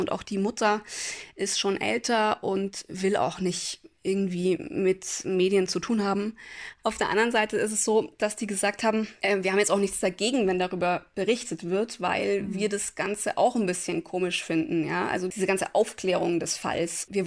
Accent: Türkenfeld, Bavaria, Germany; Und ich bin in Türkenfeld aufgewachsen. Das ist mit dem Auto ungefähr so, ja, 10 bis 15 Minuten weit weg.

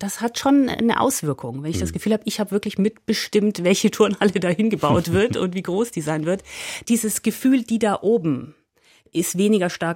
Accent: Nuremberg, Bavaria, Germany; now in Switzerland; Ich komme ja aus der Schweiz, haben Sie gesagt, beziehungsweise ich komme eigentlich aus Nürnberg, aber ich lebe jetzt schon lange in der Schweiz

